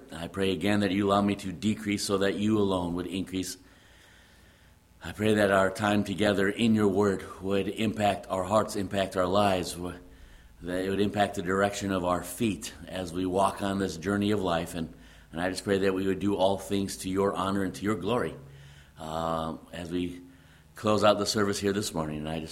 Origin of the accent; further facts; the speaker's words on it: Midwest, United States; accent: Midwestern; I'm not going to do this in a British accent, so this is just my Midwestern accent.